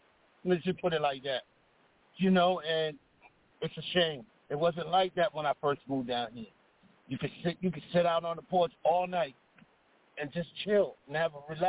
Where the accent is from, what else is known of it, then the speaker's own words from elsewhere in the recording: New York, United States; now in Baltimore, United States; so I'm actually from New York. My move, I moved down here, I moved here to Baltimore in 1998.